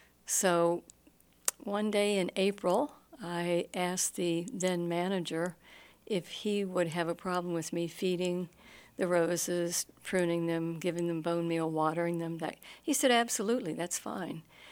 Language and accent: English; the South, United States; I grew up in the South and always, you know, liked the flora and the fauna and was always very good at gardening.